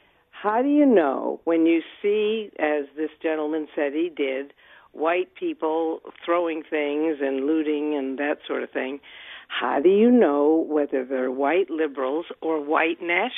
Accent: Denver, Colorado, United States; I grew up in Denver, but I found your restaurant, station

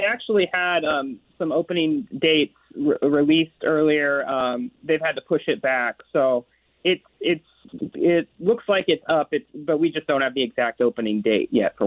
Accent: Florida, United States; I'm from Central Florida, so I did not grow up with White Castle.

